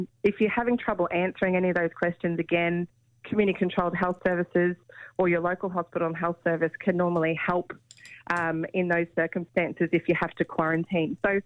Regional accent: Townsville, Queensland, Australia; I grew up in Townsville, so we always had a cyclone plan.

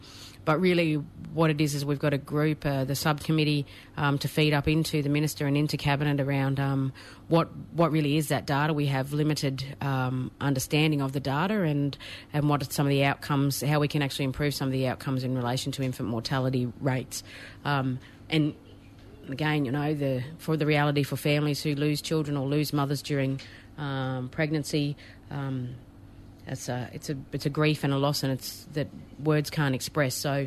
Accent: Queensland, Australia; also born or lived in Cairns; I have traditional connection across southeast Queensland. And I'm born and bred in Queensland. I spent a couple of years up in Cairns, up in far north Queensland

